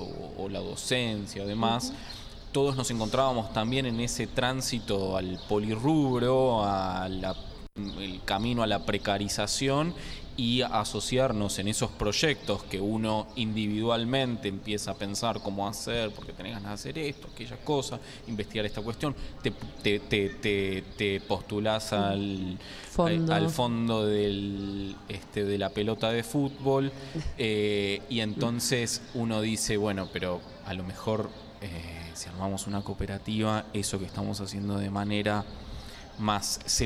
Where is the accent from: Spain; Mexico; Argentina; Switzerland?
Argentina; Buenos Aires; aunque somos todos porteñas, ¿no?